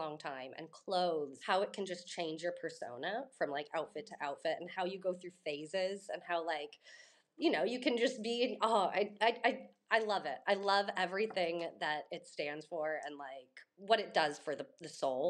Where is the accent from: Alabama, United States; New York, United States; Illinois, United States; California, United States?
California, United States; Laguna Beach; growing up in Laguna at 18, the same time I had a family friend and she was getting pregnant and she had a little boutique in Laguna